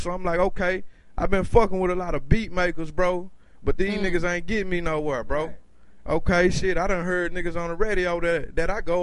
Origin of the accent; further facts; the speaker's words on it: Dallas, Texas, United States; First off, man, I'm from South Dallas, man.